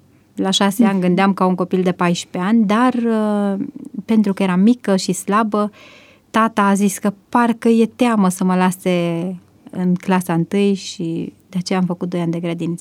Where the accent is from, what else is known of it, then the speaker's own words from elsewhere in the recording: Medeaș, Sibiu County, Romania; M-am născut în Medeaș, județul Sibiu.